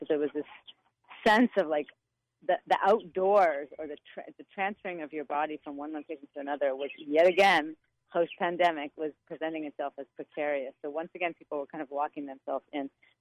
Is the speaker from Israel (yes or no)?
yes; Israel; now in New York City, United States; I am a choreographer and a performer. I grew up in Israel, but I have been based in New York City since 1999.